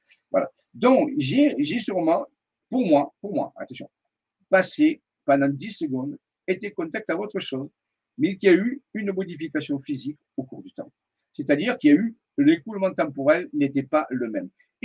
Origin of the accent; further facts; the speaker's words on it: Marseille, Provence-Alpes-Côte d'Azur, France; Bon, nous, vous savez que je suis de Marseille, hein